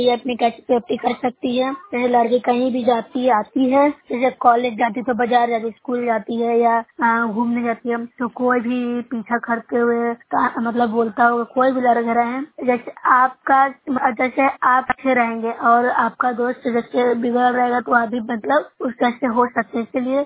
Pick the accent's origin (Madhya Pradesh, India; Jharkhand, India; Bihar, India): Bihar, India; मैं nausea block से हूँ, जिला नालंदा के निवासी हूँ।